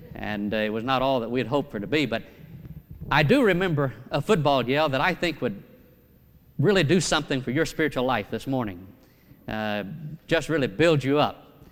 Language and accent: English; Kosciusko, Mississippi, United States; I'm originally from Kosciuszko, Mississippi. Now, many of you would not have any idea where Kosciuszko is located, but it's the geographical center of the state of Mississippi.